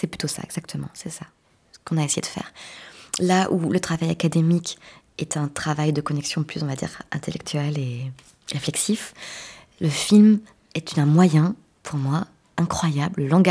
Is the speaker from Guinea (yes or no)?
no; Brittany, France; Moi, je viens de la mer. J'ai grandi en Sud-Bretagne.